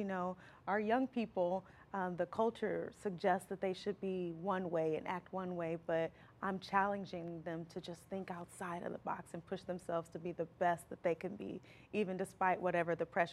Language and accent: English; Alton, Illinois, United States; now in Hazelwood, United States; Originally I'm from Alton, Illinois. Yes, mm-hmm, and I live in Hazelwood now.